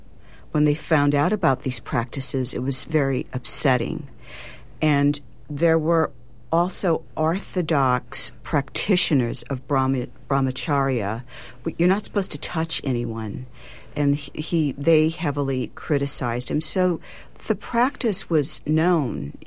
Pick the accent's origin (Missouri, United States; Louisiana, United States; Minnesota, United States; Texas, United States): Louisiana, United States; but, you know, I'm Cajun.